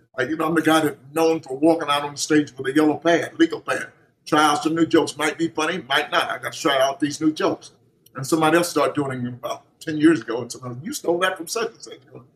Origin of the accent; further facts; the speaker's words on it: Atlanta, Georgia, United States; I talk about little funny things about how poor we were growing up in Atlanta.